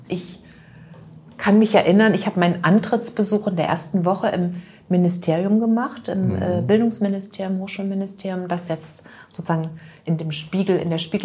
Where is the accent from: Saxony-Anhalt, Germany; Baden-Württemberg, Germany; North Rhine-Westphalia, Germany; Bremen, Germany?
Saxony-Anhalt, Germany; Halle; ich komme ursprünglich aus der ehemaligen DDR, ich komme aus Halle.